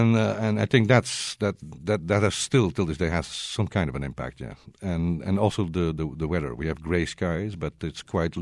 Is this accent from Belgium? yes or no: yes; Flanders, Belgium; because my hometown was then host to the most gruesome right-wing nationalist Flemish party, which called the Flemish Bloc, now the Flemish Interest.